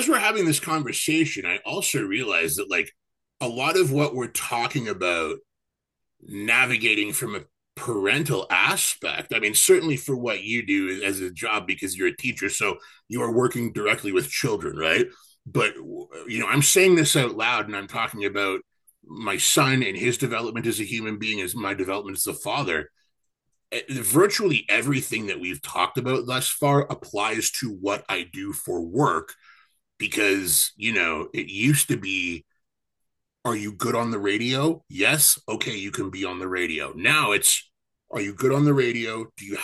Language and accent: English; Vancouver, British Columbia, Canada; I grew up in Vancouver